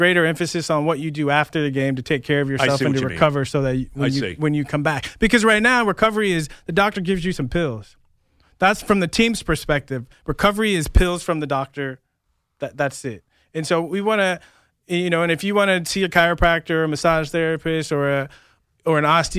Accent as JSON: {"language": "English", "town": "San Diego", "region": "California", "country": "United States", "tie": "born or raised there", "said": "You know, I grew up in San Diego."}